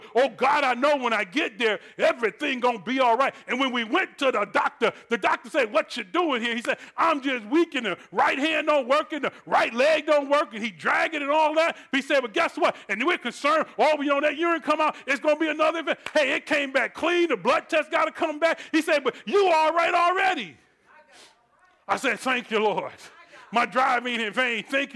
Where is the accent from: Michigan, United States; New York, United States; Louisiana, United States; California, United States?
Michigan, United States; Detroit; I didn't just go to Detroit. He sent me there. I'm from there. I love where I'm from